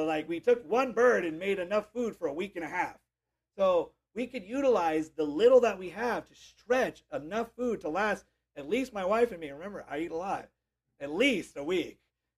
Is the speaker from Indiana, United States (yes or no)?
no; Hawaii, United States; I'm one of 6 children and I grew up in Hawaii, which is already expensive enough as it is.